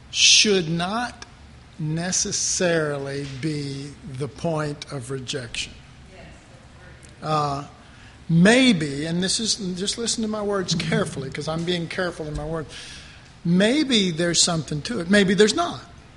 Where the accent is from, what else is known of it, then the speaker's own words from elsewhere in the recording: United States; You know, I'm an American. I believe in it.